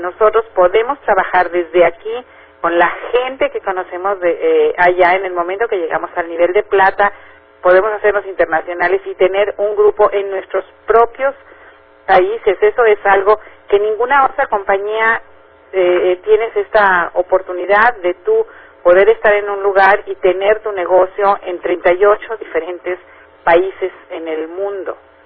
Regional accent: Mexico; now in United States; Yo llegué de México a Estados Unidos

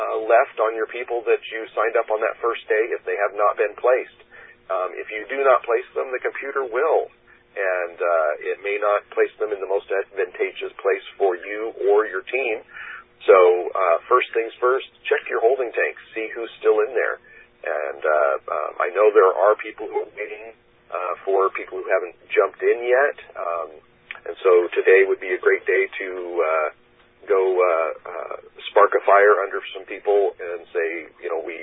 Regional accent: Idaho, United States; Like, I grew up primarily in Teton Valley, Idaho, right by the, you know, the base of the Grand Tetons.

